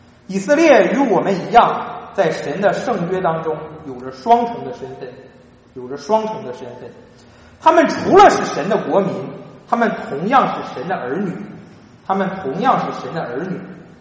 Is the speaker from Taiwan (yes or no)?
no; China; 这个其实跟我们中国人的伦理和传统文化有相似之处。